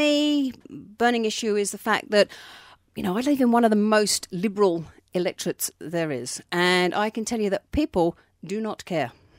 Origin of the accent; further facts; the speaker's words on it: England, United Kingdom; I'm English originally. I mean, we've both been here for sort of 20-odd years now.